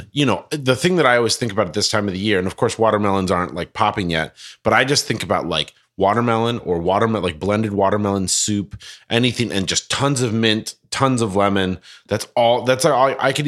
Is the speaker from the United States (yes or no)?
no; Ireland; accent: Irish; obviously, you can all hear it in my voice. I'm Irish. Guilty as charged.